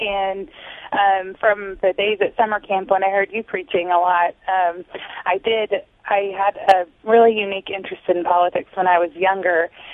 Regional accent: Gresham, Oregon, United States; I grew up in the city of Gresham. For my whole life, I grew up in Gresham.

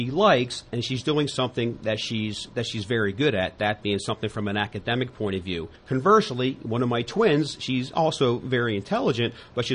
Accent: Pennsylvania, United States; born and raised in Chester County, great mom and dad, great sister Pam, that really gave me a solid foundation. And going to Penn State

